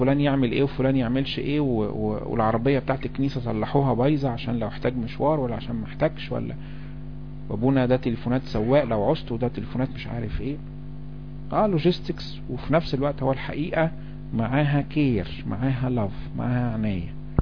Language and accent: Arabic; Egypt; في احنا كمصريين للاسف متعودين